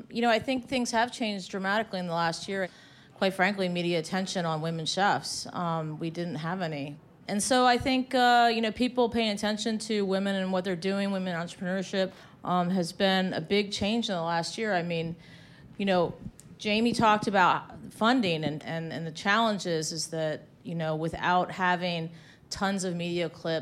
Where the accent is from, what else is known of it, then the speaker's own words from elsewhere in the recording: Arlington, Virginia, United States; So I come from Arlington, and in Arlington, you know, you can go anywhere and have anything.